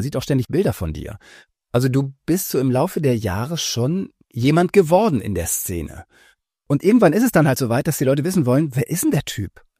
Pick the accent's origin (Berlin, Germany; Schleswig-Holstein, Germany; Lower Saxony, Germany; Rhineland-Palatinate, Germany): Schleswig-Holstein, Germany; Kiel; Als Kieler vergesse ich immer wieder, wie schön es hier oben ist, was für ein Privileg es ist, an der Ostsee zu leben.